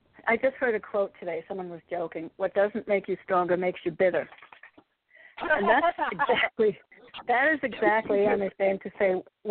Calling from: Connecticut, United States; I'm in Connecticut.

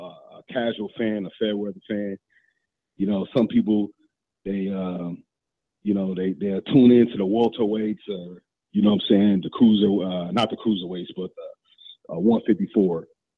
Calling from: Fargo, North Dakota, United States; I'm calling from Fargo, North Dakota, man.

